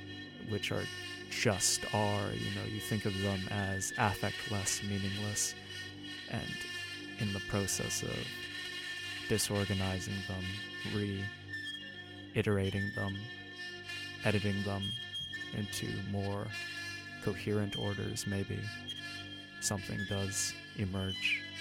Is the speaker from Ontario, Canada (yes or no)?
no; Vancouver, British Columbia, Canada; growing up in Vancouver, sort of ambiguous understanding of my Chinese heritage